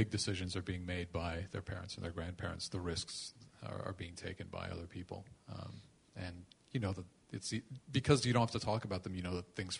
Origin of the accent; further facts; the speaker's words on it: Canada; If that, I'm Canadian.